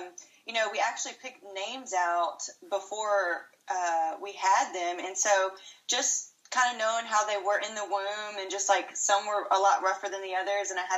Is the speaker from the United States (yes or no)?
yes; Louisiana, United States; now in League City, United States; we're from Louisiana originally, but we live here in Houston, Texas, and, well, South Houston, so League City.